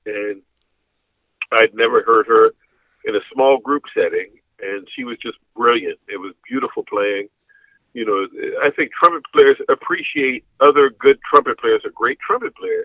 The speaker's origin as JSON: {"language": "English", "town": "Oakland", "region": "California", "country": "United States", "said": "And I'm from Oakland. Let me throw this in. Go Warriors."}